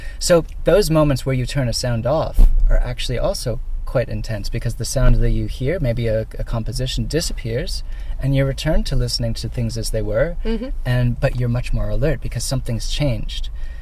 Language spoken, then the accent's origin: English; Boston, Massachusetts, United States; I'm from Boston.